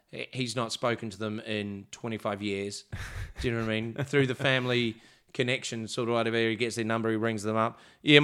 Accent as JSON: {"language": "English", "country": "New Zealand", "tie": "born or raised there", "said": "growing up in New Zealand"}